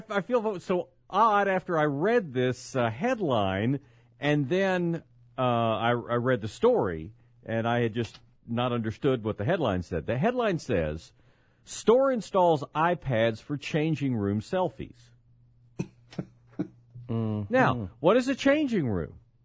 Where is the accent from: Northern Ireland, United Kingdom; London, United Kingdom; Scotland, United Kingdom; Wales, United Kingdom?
Scotland, United Kingdom; So, see, I'm Scottish, so I'm on the other side of this thing.